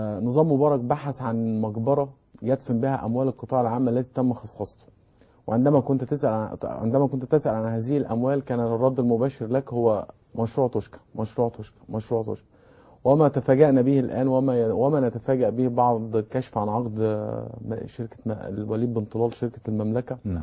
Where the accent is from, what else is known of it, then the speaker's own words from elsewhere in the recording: Egypt; في عندنا في مصر، في تونس، في ليبيا، في سوريا، في البحرين، في الكويت، في اليمن